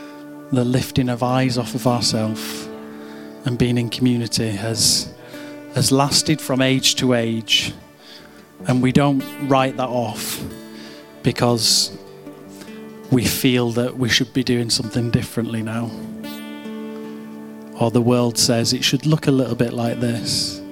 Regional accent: Manchester, North West England, United Kingdom; I grew up in Manchester. Flock. We have buildings and factories.

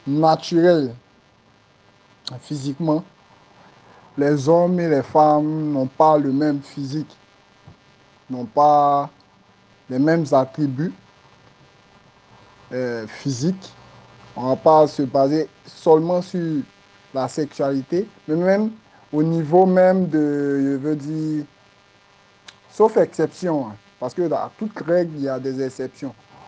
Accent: Côte d’Ivoire; je suis ivoirien étudiant.

